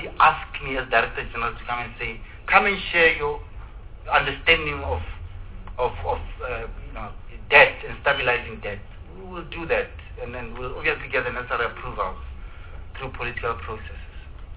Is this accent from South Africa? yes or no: yes; South Africa; Before I'm a Treasury official, I'm a South African.